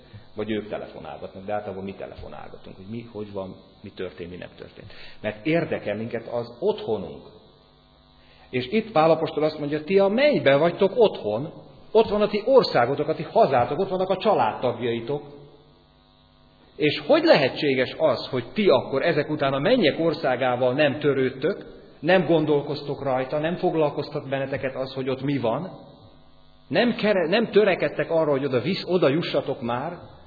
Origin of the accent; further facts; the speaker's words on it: Hungary; eszembe jutott ott az idegen földön, hogy én magyar vagyok